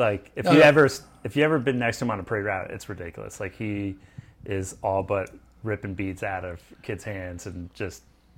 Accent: Connecticut, United States; now in New Orleans, United States; I grew up in Connecticut in the suburbs of New York City.

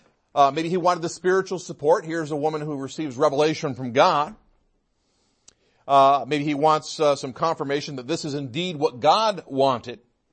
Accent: New York, United States; also born or lived in Michigan; I grew up in the East, upstate New York and Michigan.

